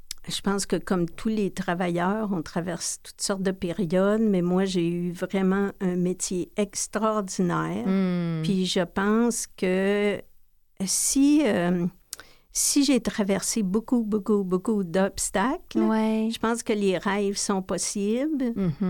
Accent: Trois-Rivières, Quebec, Canada; Là, on retournait chez nous. Je viens de Trois-Rivières. On retournait à Trois-Rivières.

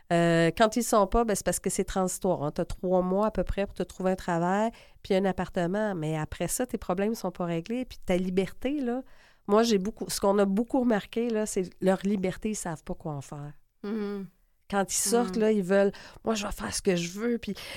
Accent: Montreal, Quebec, Canada; Je viens de Saint-Henri-Pointe-Saint-Charles. Je viens pas d'un quartier facile.

